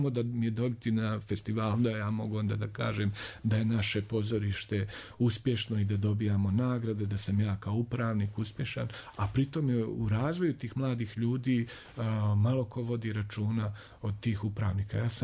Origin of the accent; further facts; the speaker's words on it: Banja Luka, Republika Srpska, Bosnia & Herzegovina; born there; Ja sam rođen u Banja Luci